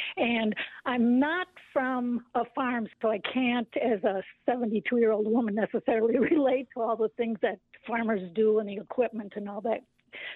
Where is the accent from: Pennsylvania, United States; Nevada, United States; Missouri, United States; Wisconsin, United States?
Wisconsin, United States; Eau Claire; First of all, I'm from Eau Claire